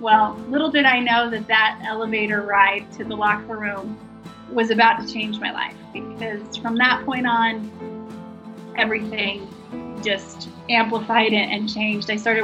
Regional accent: Wyoming, United States; Born in Wyoming, small town, lived with a family that moved often due to my father's job, and his career took us all over the United States.

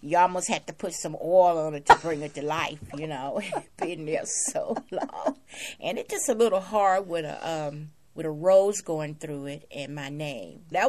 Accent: Bessemer, Alabama, United States; born there; I was born in Bessemer, Alabama, July 15, 1948.

